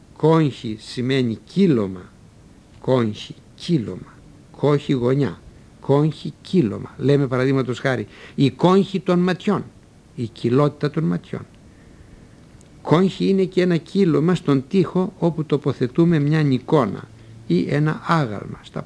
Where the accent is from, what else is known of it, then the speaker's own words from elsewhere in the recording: Central Macedonia, Greece; Στο χωριό μου, παραδείγματος χάρη, στα Πιέρια, κόχη λέμε τη γωνιά.